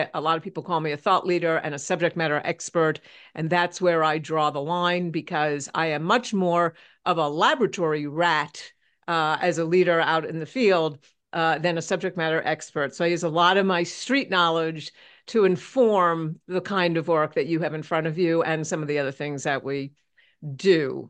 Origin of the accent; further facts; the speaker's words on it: New York City, New York, United States; now in Tucson, United States; I born and raised in New York City. I'll get my accent out of the way. But I live in Tucson, Arizona